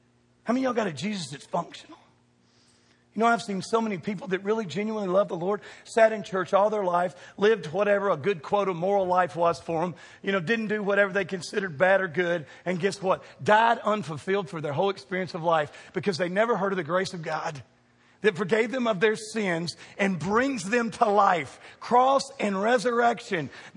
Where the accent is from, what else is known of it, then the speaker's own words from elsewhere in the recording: Louisville, Kentucky, United States; I said, "We're from Kentucky." And they said, "You Yankees." I said, "You better back your Yazoo mentality up." I didn't say I was from Louisville. I said I was from Kentucky.